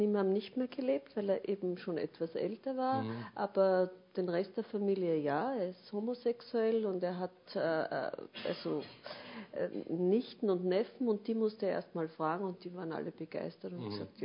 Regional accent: Upper Austria, Austria; also born or lived in Salzburg; Aber ich bin eigentlich Oberösterreicherin.

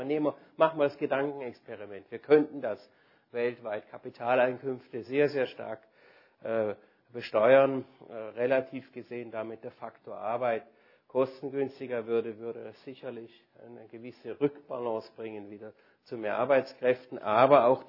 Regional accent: Konstanz, Baden-Württemberg, Germany; ich komme aus Konstanz

